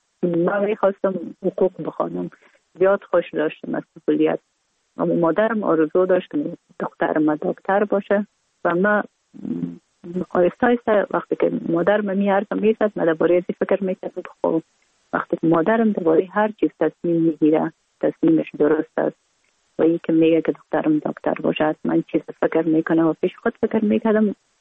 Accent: Kabul, Afghanistan; born or raised there

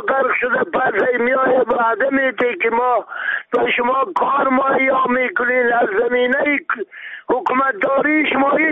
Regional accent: Afghanistan; اگر ما افغان هستیم، از افغانستان هستیم،

